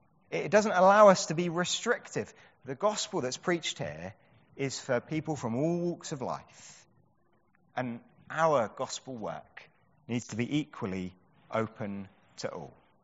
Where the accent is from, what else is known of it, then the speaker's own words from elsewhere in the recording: Bromley, London, United Kingdom; I come from Bromley, which is incredibly white middle class.